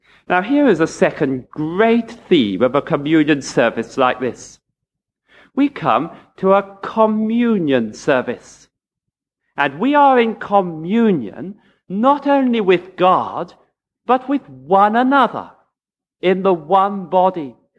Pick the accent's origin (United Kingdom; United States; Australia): United Kingdom; England; even though we're English and find it so difficult to talk to one another.